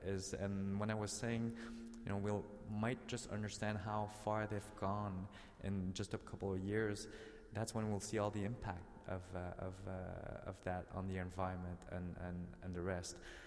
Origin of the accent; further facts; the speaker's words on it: Quebec, Canada; even though I'm from Quebec